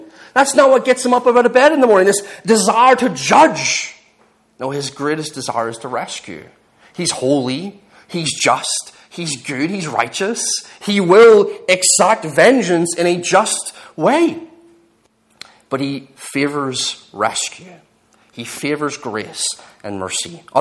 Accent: Ireland; a couple windows that, as an Irish person, very easy to get into.

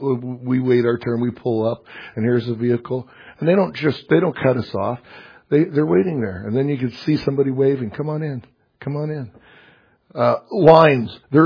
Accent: Alaska, United States; And they go, are you from Hawaii? No, I'm from Alaska.

